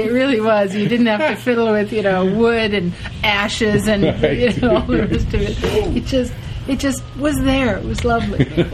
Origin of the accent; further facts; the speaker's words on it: California, United States; I'm a Californian